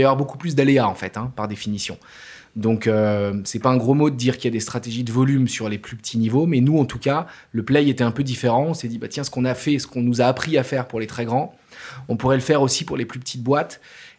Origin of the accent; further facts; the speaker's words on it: Grand Est, France; moi, je suis un Luxembourgeois qui a grandi dans les Vosges profondes.